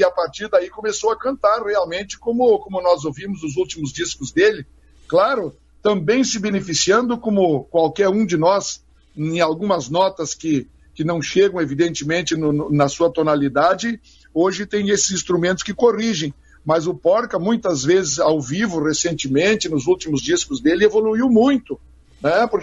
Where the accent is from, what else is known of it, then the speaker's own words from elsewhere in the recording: Bom Jesus, Rio Grande do Sul, Brazil; fazíamos de Bom Jesus, a minha terra, um foro